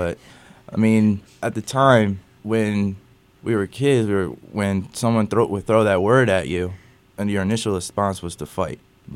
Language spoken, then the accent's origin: English; Plainfield, New Jersey, United States; I grew up in Plainfield, New Jersey.